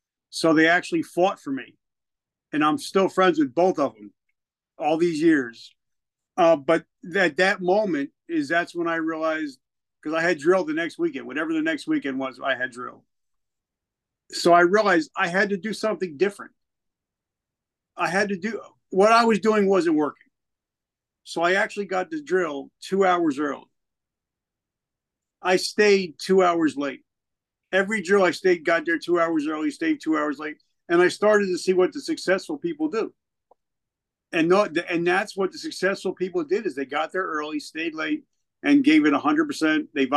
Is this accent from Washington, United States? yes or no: no; New Jersey, United States; accent: Northern accent; I'm here. I'm from the North. I'm from Jersey. And I joined the South Carolina National Guard. And these are all good old boys. And, you know, I got that Northern accent